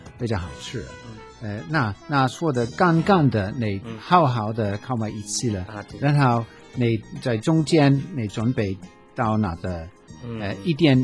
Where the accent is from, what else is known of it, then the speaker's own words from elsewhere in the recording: Ireland; Chinese is a second language; now in Taiwan; 我到台湾的时候，怎么一个人是第一个问题是你从哪里来的，我说我从爱尔兰来的。